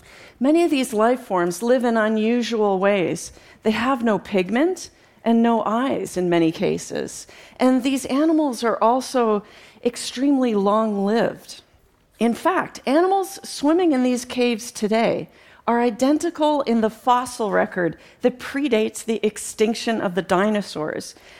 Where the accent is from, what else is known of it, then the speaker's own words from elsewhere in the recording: Canada; growing up in Canada as a young girl, that wasn't really available to me.